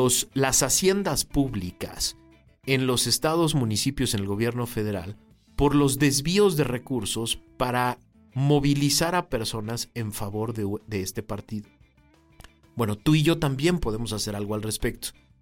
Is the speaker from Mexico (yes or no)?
yes; Mexico